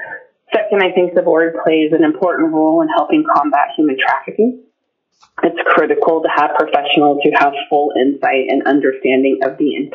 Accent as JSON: {"language": "English", "town": "Homer", "region": "Alaska", "country": "United States", "said": "I'm from Homer, Alaska"}